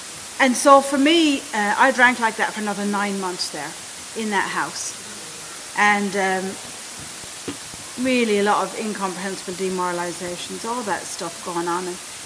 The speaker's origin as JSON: {"language": "English", "country": "Ireland", "accent": "Irish", "said": "I'm Irish, the accent is Irish. Yes, I was born in Ireland."}